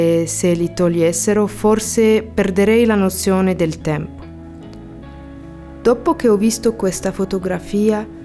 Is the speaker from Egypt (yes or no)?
yes; Alexandria, Alexandria Governorate, Egypt; also born or lived in Marseille; now in Bergamo, Italy; Abito a Bergamo da soli 3 mesi. Sono arrivata dopo aver vissuto 3 anni a Marsiglia, ma sono originaria d'Alessandria ad Egitto. Sono una straniera in una nuova città.